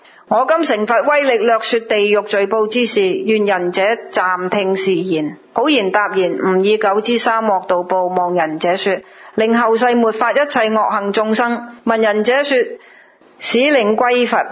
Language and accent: Chinese; Guangdong, China; accent: Cantonese; 我们广东话有一句说话